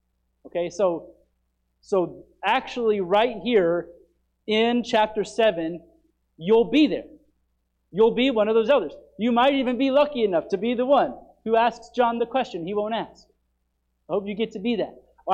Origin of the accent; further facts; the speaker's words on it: Phoenix, Arizona, United States; I'm from Phoenix. Hallelujah. Save me from the sun.